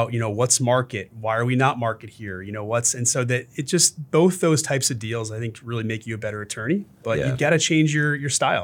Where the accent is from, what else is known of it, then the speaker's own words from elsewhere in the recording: Chicago, Illinois, United States; not to pick on New York, but I'm from Chicago, you're from Boston, we can pick on New York.